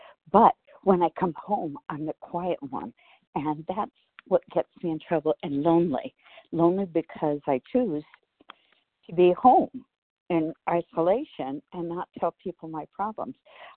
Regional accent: Arizona, United States; Hi, this is … I'm from Arizona, and I am practicing being part of.

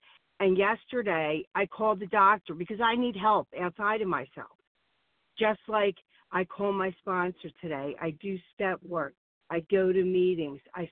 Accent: Warminster, Pennsylvania, United States; I'm from Warminster, Pennsylvania.

